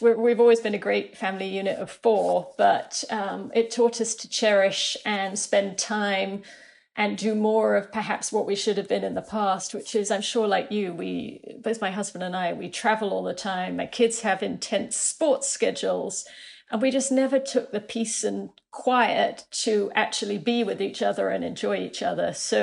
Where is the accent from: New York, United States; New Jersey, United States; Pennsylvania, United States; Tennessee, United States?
New York, United States; New York City; certainly as a New Yorker, I think all of us are processing more trauma than you might imagine.